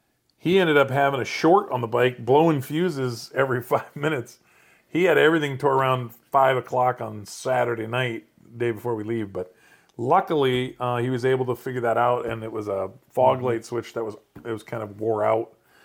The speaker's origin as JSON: {"language": "English", "region": "Iowa", "country": "United States", "said": "then for us, we're from Iowa, so the women's national NCAA championship was on."}